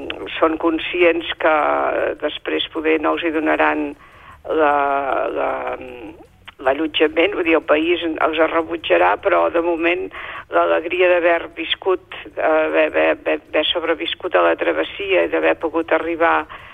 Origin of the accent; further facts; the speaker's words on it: Catalonia, Spain; jo com a empordanès estic molt bé aquí